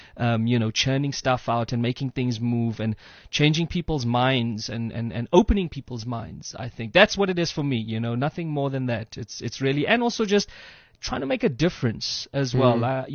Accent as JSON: {"language": "English", "town": "Mthatha", "region": "Eastern Cape", "country": "South Africa", "said": "I come from Mthatha in the Eastern Cape"}